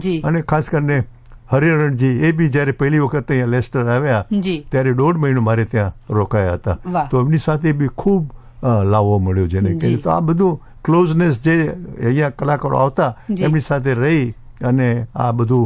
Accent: Mandvi, Gujarat, India; born there; also born or lived in Africa / Europe; હું એક માંડવીમાં જન્મેલો, આફ્રિકાથી યુરોપથી આવેલો

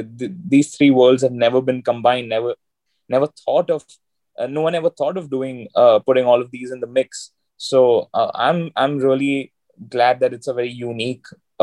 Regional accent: India; And me being an Indian singer, kind of doing something that I don't think people from our country have ever, you know, tried to do or tried to create a path like this.

